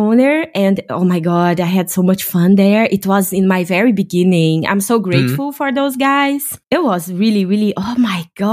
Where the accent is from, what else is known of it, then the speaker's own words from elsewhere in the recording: Brazil; now in Germany; I come from Brazil.